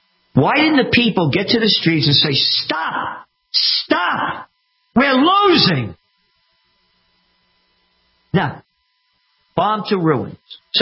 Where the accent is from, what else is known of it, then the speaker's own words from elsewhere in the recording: Bronx, New York, United States; born there; I'm only me because, again … born in the Bronx.